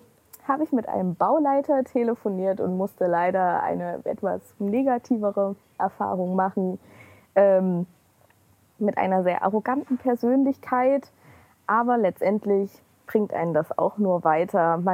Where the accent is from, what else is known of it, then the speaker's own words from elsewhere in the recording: Leipzig, Saxony, Germany; Ich komme auch aus Leipzig